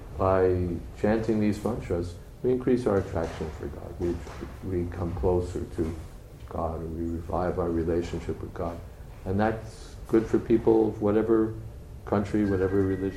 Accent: United States; born there; I was born in America, so I'm an American.

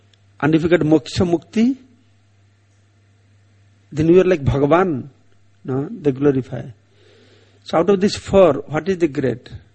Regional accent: India; Just like I am from India, but I have never seen Narendra Modi. But he is Prime Minister of India, but I have not seen him.

